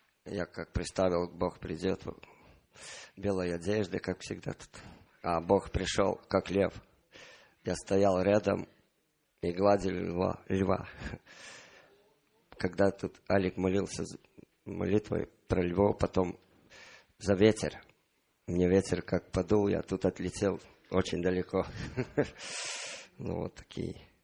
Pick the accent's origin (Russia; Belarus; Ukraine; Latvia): Latvia; из Латвии.